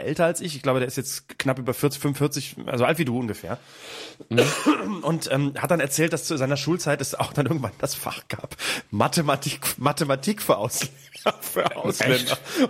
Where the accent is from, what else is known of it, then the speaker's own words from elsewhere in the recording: Bremen, Germany; now in Cologne, Germany; als Kölner in Bremen geboren, in Bremen aufgewachsen und dann nach Köln gezogen.